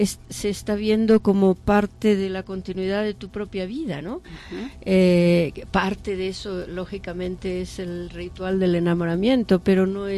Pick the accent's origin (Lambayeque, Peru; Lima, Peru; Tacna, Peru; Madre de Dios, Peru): Tacna, Peru; Cairani; me hizo acordar mi niñez, ¿no?, en el campo, en Cairani. Yo soy de Cairani